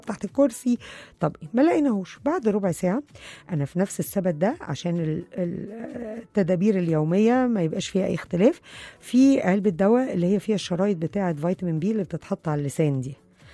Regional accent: Egypt; احنا بالذات كمصريين، كبني ادمين طبعا بس كمصريين بالذات، أبطال عالم في عيشة الأحداث قبل وقوعها

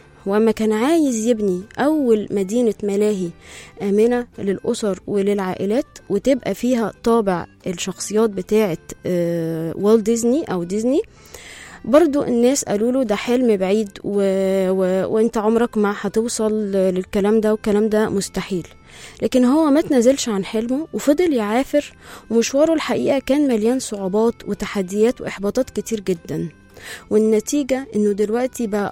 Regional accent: Egypt; accent: Egyptian; والناس تسمع ان انا لهجتي مصريه كانوا بيقولوا لي الماتش كان جامد جدا

